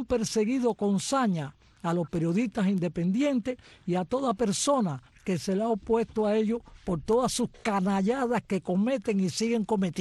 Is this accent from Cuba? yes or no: yes; Guantánamo, Cuba; tú vives en el pueblo de donde yo soy oriundo. Yo soy guantanamero.